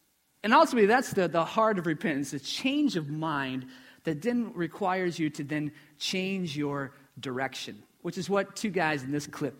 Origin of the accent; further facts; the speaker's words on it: Iowa, United States; and I'm from Iowa, but my region was Philadelphia.